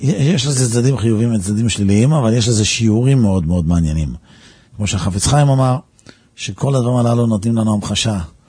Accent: Netanya, Central District, Israel; אנחנו גדלנו בנתניה

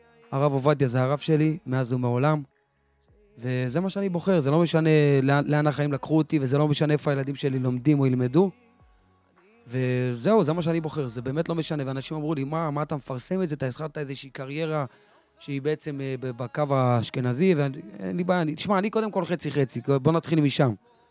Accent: Ashdod, Southern District, Israel; ותדע לך שאני גדלתי באשדוד

